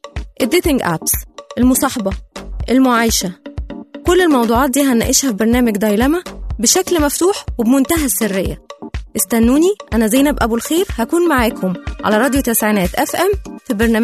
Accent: Egypt; اه بتحصل عندنا في مصر على فكره

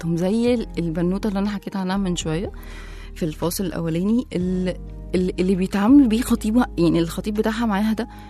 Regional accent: Upper Egypt, Egypt; وخصوصا عشان احنا من الصعيد، فالموضوع عندنا جميل كده وحلو

